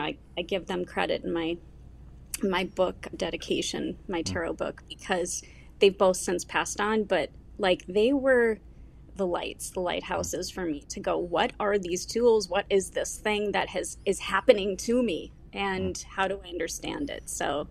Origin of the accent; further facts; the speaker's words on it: Midwest, United States; And I had an incredibly tight relationship with my church family and community growing up in the Midwest as a Lutheran and in a pretty conservative community.